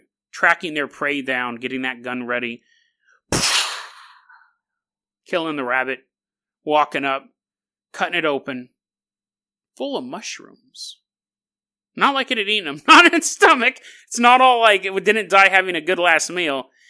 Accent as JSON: {"language": "English", "region": "California", "country": "United States", "tie": "born or raised there", "said": "I grew up down there in Riverside County."}